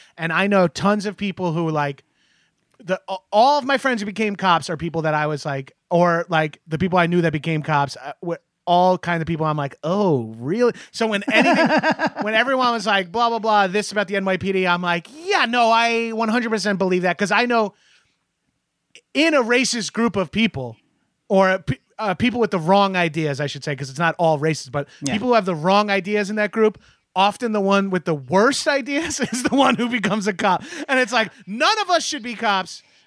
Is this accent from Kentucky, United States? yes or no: no; Freeport, New York, United States; I grew up in Freeport. I was the like one of the like the 12 white families in like an all black and Hispanic neighborhood, all black and Hispanic school.